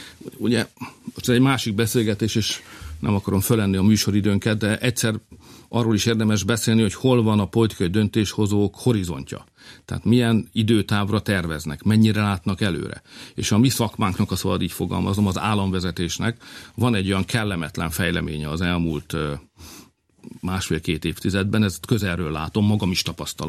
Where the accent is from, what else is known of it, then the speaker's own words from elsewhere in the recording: Hungary; mi ellen fogunk állni, mert mi magyarok vagyunk